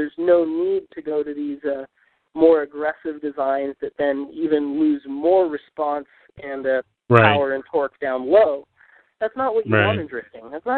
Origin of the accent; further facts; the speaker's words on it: California, United States; I grew up in California. My dad was into race cars and hot rods.